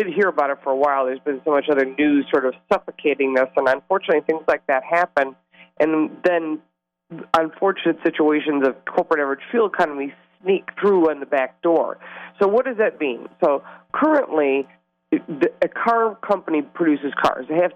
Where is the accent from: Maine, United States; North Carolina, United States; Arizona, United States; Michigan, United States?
Michigan, United States; As a matter of fact, I'm from Michigan originally as well.